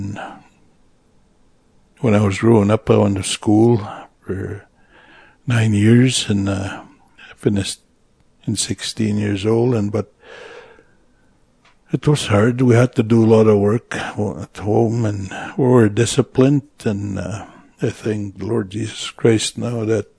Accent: Kikino, Alberta, Canada; I'm from Kikino Métis Settlement, and I was raised here. I was 1 year old when my parents moved to Kikino, and it's been rough in times when I was growing up

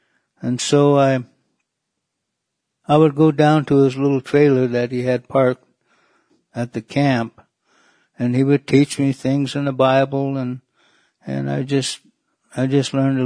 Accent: California, United States; I'm from the Karuk tribe in Northern California along the Klamath River. It's in between Wairika and Eureka in Northern California.

